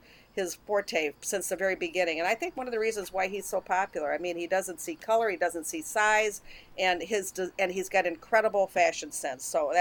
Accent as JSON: {"language": "English", "region": "Illinois", "country": "United States", "tie": "born or raised there", "said": "this reminded me of when I was growing up in Southern Illinois."}